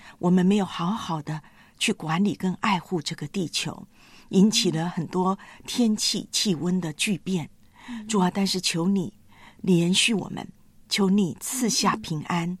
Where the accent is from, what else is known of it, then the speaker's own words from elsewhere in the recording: Taiwan; 所以台湾呢，我就看到我老家那边的朋友们就说已经发了这个海啸警告了